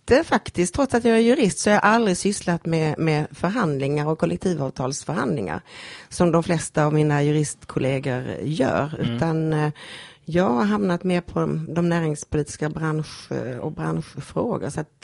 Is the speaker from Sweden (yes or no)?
yes; Malmö, Skåne, Sweden; Jag är född och uppväxt i Malmö på 50-talet. Gick i skolan där då och bestämde mig så småningom för att plugga och juridik blev det i Lund.